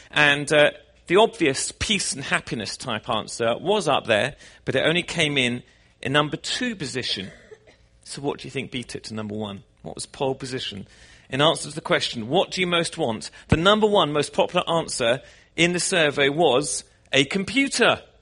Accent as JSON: {"language": "English", "region": "England", "country": "United Kingdom", "said": "we just found it extraordinary, being British, that we drove for 4.5 hours and we still hadn't left the state."}